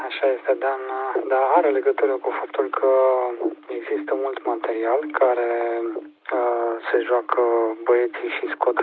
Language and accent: Romanian; Timișoara, Timiș County, Romania; suntem timișoreni amândoi